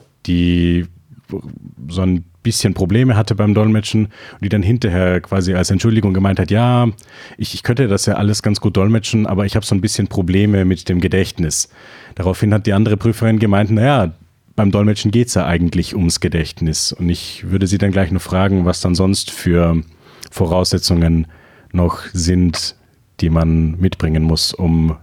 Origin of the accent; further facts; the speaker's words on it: Germany; Auch ich bin von der Zweisprachigkeit geprägt. Im Unterschied zu den Kommilitoninnen bin ich in Deutschland geboren und aufgewachsen.